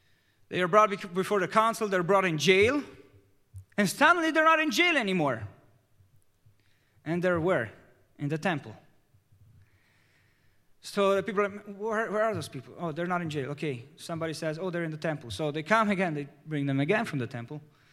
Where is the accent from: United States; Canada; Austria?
Austria; we Pentecostals, I grew up in Austria, are kind of like a small portion.